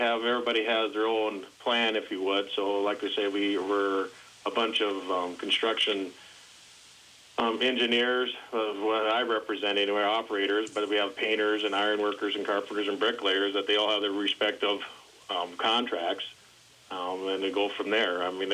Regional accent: Sioux Falls, South Dakota, United States; I'm from Sioux Falls here.

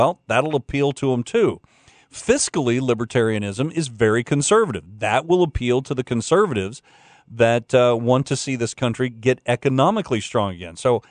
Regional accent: Lakeland, Florida, United States; That's Lakeland, Florida, my hometown.

